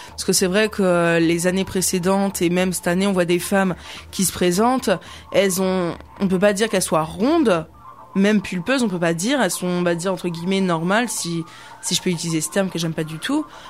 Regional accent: Paris, Île-de-France, France; j'adore Paris, je suis amoureuse de Paris parce que je viens de là-bas à la base. Je suis pas native de La Roche

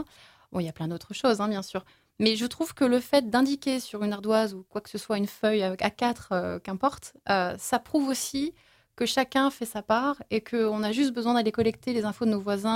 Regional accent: Île d'Yeu, Pays de la Loire, France; ce qui n'est pas énorme, surtout quand on vient de l'Île-Dieu, je pense qu'on est plutôt habitué.

